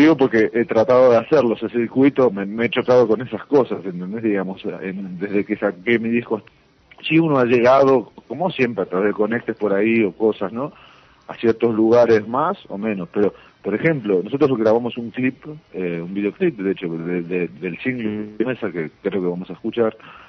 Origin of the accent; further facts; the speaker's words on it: Argentina; now in Mexico; respecto a lo de mi país, Argentina, conseguí con una gente amiga, conseguí que pudiera hacer la edición allá en mi país